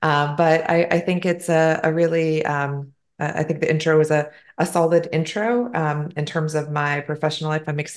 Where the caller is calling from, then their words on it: Phoenix, Arizona, United States; So I'm calling in from Phoenix, Arizona, and March is a lovely time to be in Phoenix.